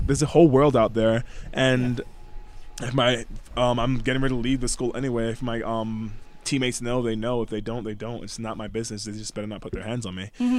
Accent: United States; Well, yeah, my family's from Jamaica, but I'm an American

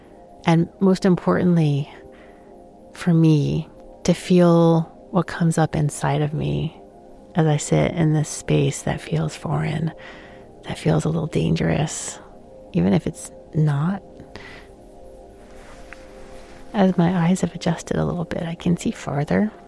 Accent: New York City, New York, United States; I grew up in New York City, and I felt comfortable on the lit streets, even late at night.

